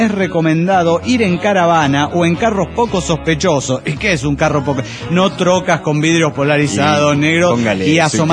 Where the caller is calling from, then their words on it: Córdoba, Argentina; de Córdoba, Argentina.